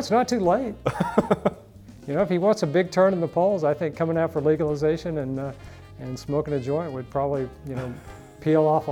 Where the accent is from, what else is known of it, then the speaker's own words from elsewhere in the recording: Texas, United States; When I was growing up in Texas, you could get a life sentence for marijuana possession, believe it or not.